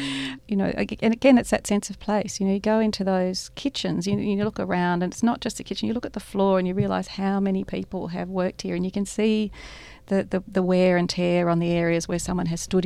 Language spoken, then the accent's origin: English; Melbourne, Victoria, Australia; now in Sydney, Australia; My mum we grew up in Melbourne, and we go to places like Emu Bottom and Ripon Lee and Como House and Ballarat and all those sort of places.